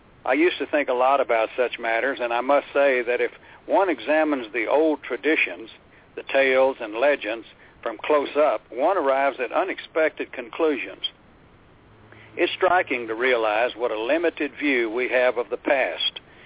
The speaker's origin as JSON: {"language": "English", "region": "Texas", "country": "United States", "tie": "born or raised there", "said": "I was born and raised here in Texas, and small rural town, we always had a dog in the family"}